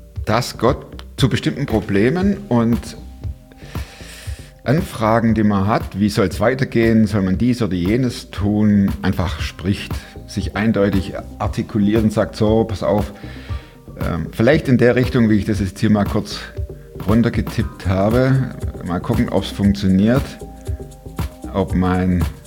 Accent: Baden-Württemberg, Germany; now in Cologne, Germany; Also ich als Schwabe kann lachen. Ne? Ich höre ständig. Ich höre ständig, du sprichst nicht Deutsch.

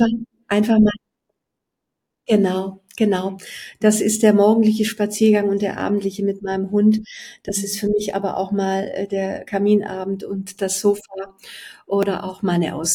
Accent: Rhineland, Germany; als Rheinländerin

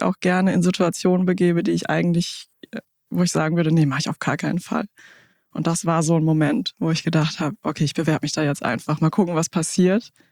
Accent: Hesse, Germany; born there; Ich bin 38 Jahre alt, bin gebürtig aus Hessen. Mein Vater kommt aus Kenia, ist mit 21 Jahren nach Deutschland gekommen, hat meine Mutter kennengelernt beim Studium. Die kommt aus Deutschland bzw. aus Ostfriesland.

